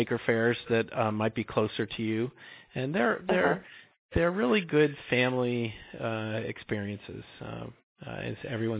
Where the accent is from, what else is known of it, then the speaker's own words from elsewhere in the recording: Kentucky, United States; I grew up in Kentucky, not too far from Tennessee, so you live in a beautiful part of the world too.